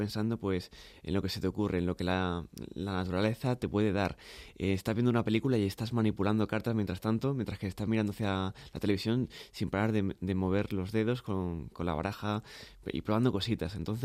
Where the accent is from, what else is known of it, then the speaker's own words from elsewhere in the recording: Murcia, Region of Murcia, Spain; ahora me voy para Murcia, para mi tierra.